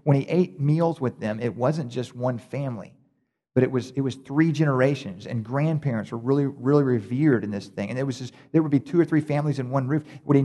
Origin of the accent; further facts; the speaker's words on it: Middleburg, Florida, United States; When I was a kid, I grew up in Middleburg, and in Middleburg, which is across the river that way, on a little creek called Black Creek